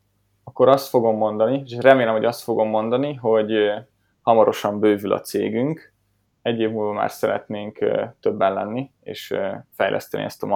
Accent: Kecskemét, Bács-Kiskun, Hungary; Én Kecskeméti vagyok

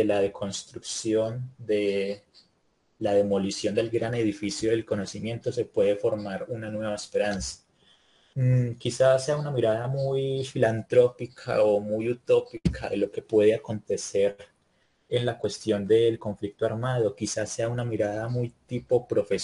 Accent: Colombia; Porque si en algo somos buenos los colombianos es en dejar las causas importantes a cosas que opinan de ellas.

